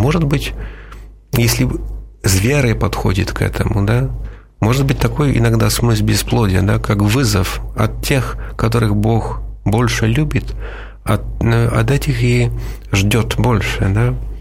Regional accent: Poland; now in Russia; Ну, почему мы, я из Польши, почему я приехал вначале в Россию?

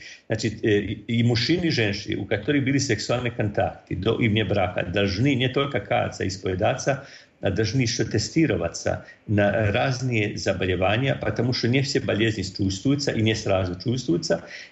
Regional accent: Croatia; Russian is a second language; я из Хорватии

